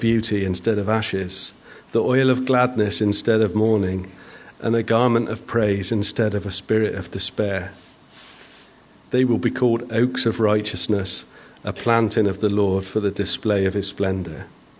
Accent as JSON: {"language": "English", "country": "United Kingdom", "said": "because I'm British."}